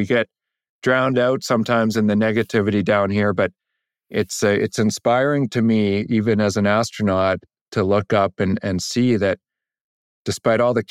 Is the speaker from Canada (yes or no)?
yes; Canada; And for me as an astronaut, but just as a Canadian, that's a point of extreme pride.